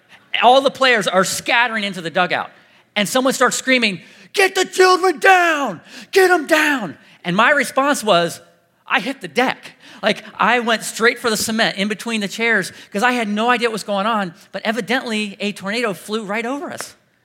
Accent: Ohio, United States; But I grew up in Central Ohio, and I'm the youngest of six kids, so we had this really big family

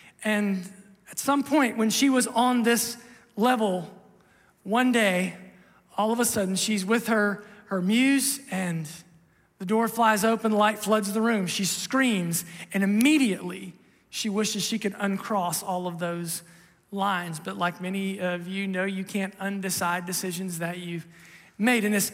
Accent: Ohio, United States; I've told you before, I grew up in Southern Ohio, and in my family, and maybe even the surrounding community

